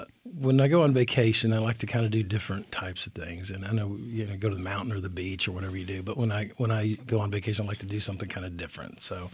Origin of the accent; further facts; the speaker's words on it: Nebraska, United States; moved away as an adult; also born or lived in Omaha; now in Waco, United States; I was raised in Nebraska, in rural Nebraska, on a farm, and with eight brothers and sisters, so a farming family. Went to Creighton University in Omaha, Nebraska.